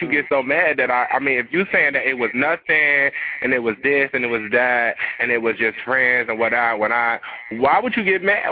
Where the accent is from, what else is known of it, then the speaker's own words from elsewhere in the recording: Ohio, United States; I'm from Ohio.